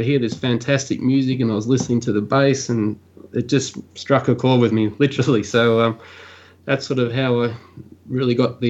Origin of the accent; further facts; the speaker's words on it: Melbourne, Victoria, Australia; now in Brisbane, Australia; I'm actually an old Fitzroy supporter. I'm from Melbourne myself.